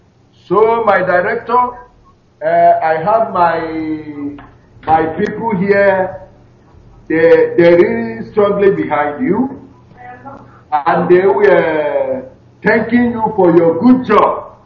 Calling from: United Arab Emirates; I am calling from United Arab Emirates.

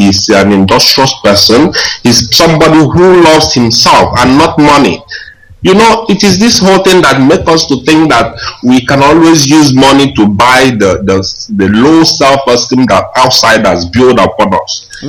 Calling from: Malaysia; Yes, I'm calling from Malaysia.

